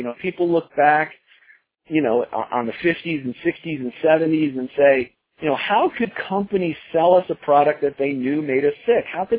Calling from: Colorado, United States; I'm calling in from Colorado tonight.

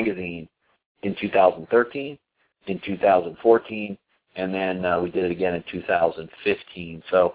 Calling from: Colorado, United States; I'm calling in from Colorado.

